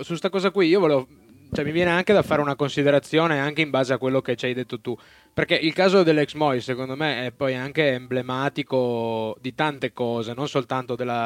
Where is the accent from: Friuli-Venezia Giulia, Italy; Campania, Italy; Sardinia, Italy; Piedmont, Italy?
Piedmont, Italy; Io sono cresciuto vicino a Torino